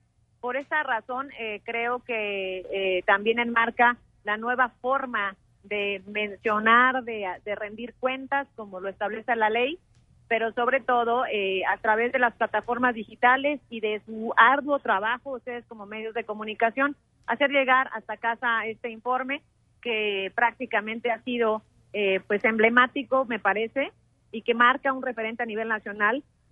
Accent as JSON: {"language": "Spanish", "region": "Querétaro", "country": "Mexico", "said": "el tema que nos une a los queretanos como mexicanos en esta situación de pandemia"}